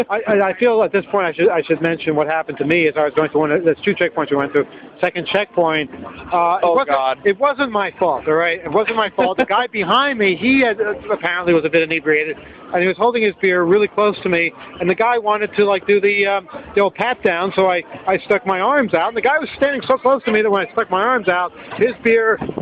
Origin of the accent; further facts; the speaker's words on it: New York, United States; I'm a New Yorker, so I walk fast, walk around people.